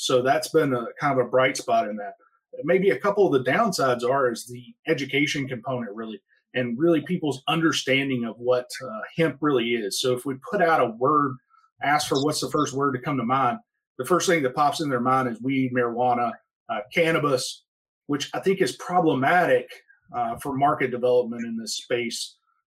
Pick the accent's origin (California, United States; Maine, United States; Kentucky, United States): Kentucky, United States; Since I'm originally from Kentucky, it kind of made sense to take an opportunity to spend some time in this crop